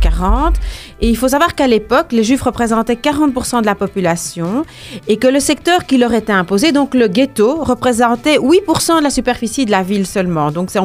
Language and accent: French; Brussels, Belgium; chez nous, en Belgique et même à Bruxelles